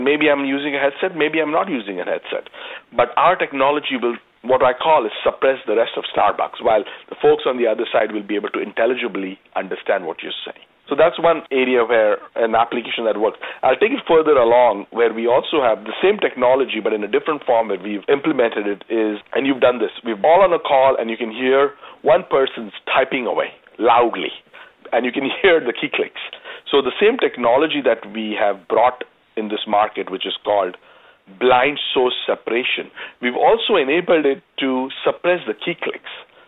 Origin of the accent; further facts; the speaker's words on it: California, United States; I'm being from California. I've had an opportunity to play once at Pebble Beach